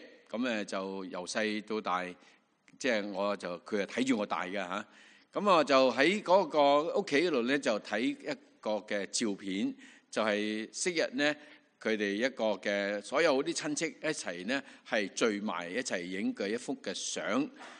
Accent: Chaozhou, Guangdong, China; 我哋是潮州人嚟噶吓，咁

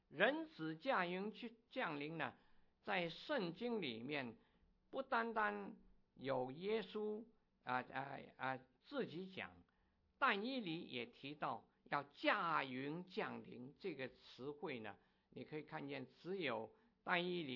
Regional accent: China; 我们中国人

